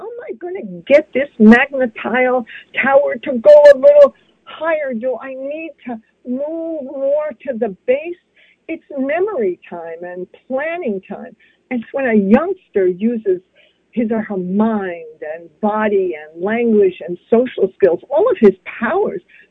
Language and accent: English; Brooklyn, New York, United States; my best friend from childhood, with whom I grew up in Brooklyn